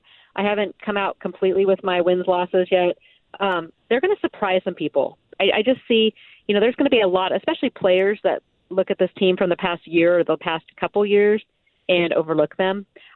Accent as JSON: {"language": "English", "town": "Sherwood", "country": "United States", "said": "I'm from Sherwood, so everybody wants to see him succeed, local kid."}